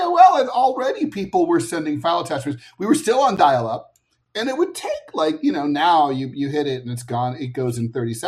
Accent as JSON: {"language": "English", "town": "Dayton", "region": "Ohio", "country": "United States", "tie": "born or raised there", "said": "he lives – near my hometown of Dayton, Ohio now."}